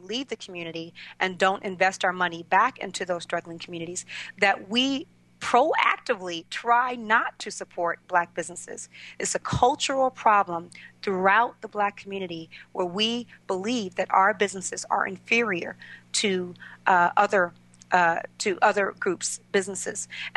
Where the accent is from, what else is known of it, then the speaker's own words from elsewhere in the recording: Miami, Florida, United States; I grew up in Liberty City, Miami. I don't know if you're very familiar with that part of town, but all of my friends, all of the people I grew up with, most of them are dead, are in jail